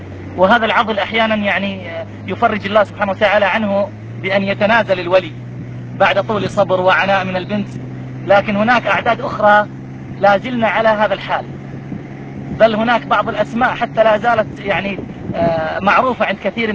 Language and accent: Arabic; Iraq; تعلم يا شيخ انه عندنا في العراق